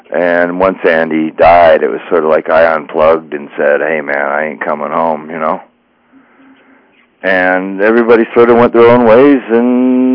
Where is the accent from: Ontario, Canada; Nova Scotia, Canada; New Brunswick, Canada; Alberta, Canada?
Ontario, Canada; Toronto; moved away; I'm originally from Toronto. And I moved out west in 1980 and traveled all over the States and Western Canada, worked on the circuit.